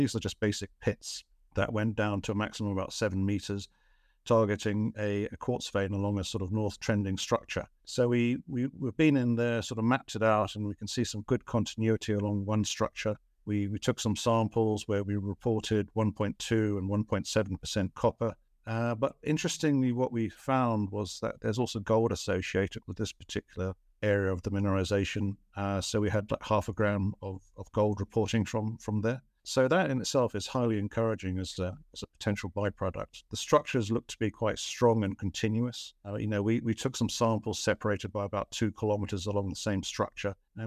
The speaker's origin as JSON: {"language": "English", "country": "Ghana", "tie": "born there", "also_born_or_lived": "Botswana", "said": "No. I wasn't born there. I was born in Ghana."}